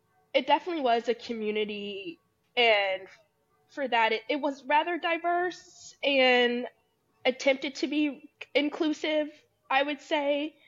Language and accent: English; Lake Hill, Texas, United States; moved away; I moved out of Texas. And I'm like, even though I came from Texas, I still went to a rather diverse school.